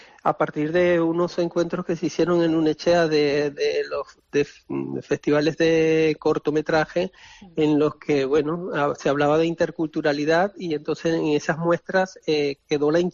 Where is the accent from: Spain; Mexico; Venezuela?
Venezuela; desde Latinoamérica, por ejemplo, yo vengo de Venezuela